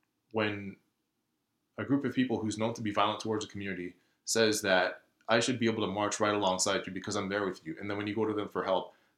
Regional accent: Toronto, Ontario, Canada; I know what it's like growing up in a community like, you know, where I grew up in Rexdale

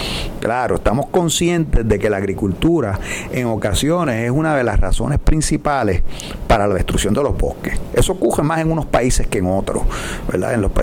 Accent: Mayagüez, Puerto Rico; De hecho, yo que vengo de Mayagüez

